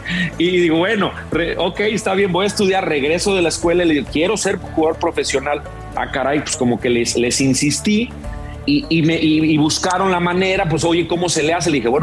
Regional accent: León, Guanajuato, Mexico; Fíjate que yo soy de León, lo sabes, claro.

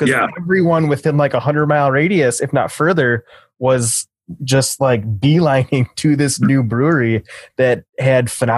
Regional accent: Owosso, Michigan, United States; Yeah, we're from Owosso.

